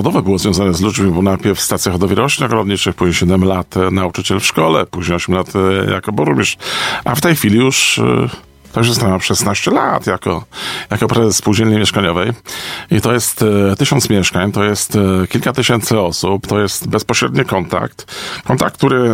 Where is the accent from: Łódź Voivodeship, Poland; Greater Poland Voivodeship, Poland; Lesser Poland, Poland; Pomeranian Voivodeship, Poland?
Pomeranian Voivodeship, Poland; Puck; born there; ja urodziłem się wprawdzie w Pusku, nie mam takich typowych korzeni kaszubskich